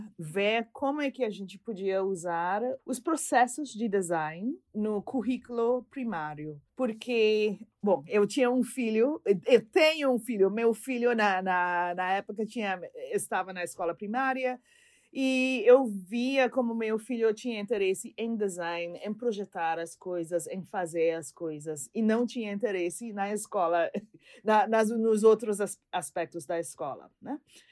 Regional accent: Trinidad & Tobago; Portuguese is a second language; also born or lived in Brazil; Sou de Trinidad e Tobago, no Caribe, mas vivo muito cerca de Venezuela.

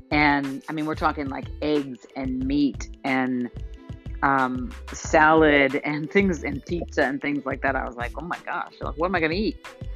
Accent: New York, United States; I have a hankering for pizza and french fries growing up in New York.

